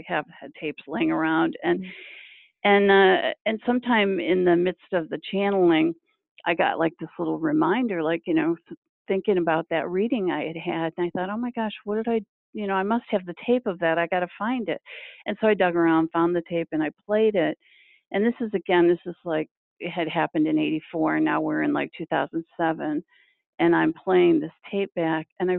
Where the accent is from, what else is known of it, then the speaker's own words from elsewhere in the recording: Michigan, United States; now in Massachusetts, United States; when I moved out here from Michigan in 1984, when I say out here I mean to Massachusetts and this area, and I moved in 84. I think by the time I was 12 and growing up in Michigan